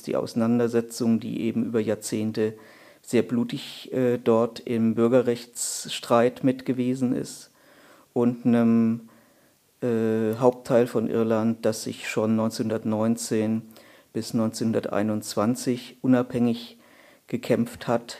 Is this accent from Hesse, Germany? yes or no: yes; Marburg, Hesse, Germany; Aber wie gesagt, das Problem war, ich habe dort das Schule gemacht, Studium gemacht